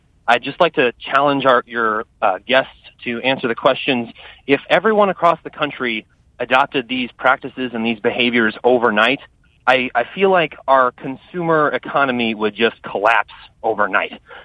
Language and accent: English; Omaha, Nebraska, United States; Hi, I'm a socialist from Omaha, Nebraska